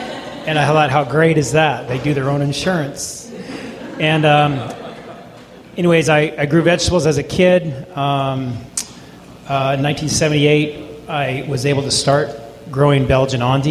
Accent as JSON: {"language": "English", "town": "Carmichael", "region": "California", "country": "United States", "said": "Well, I'm from Sacramento, from Carmichael. I'm not from a farm family. I started farming vegetables as a 10-year-old in Carmichael when my father purchased a 2-acre parcel."}